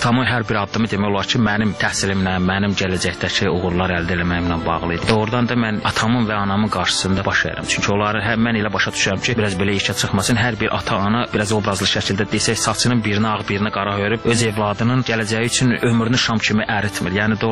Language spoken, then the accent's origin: Azerbaijani; Kvemo Kartli, Georgia; O kənddə doğulub boya başa çatmışam. 90-cı ilə qədər mən o kənddə yaşamışam.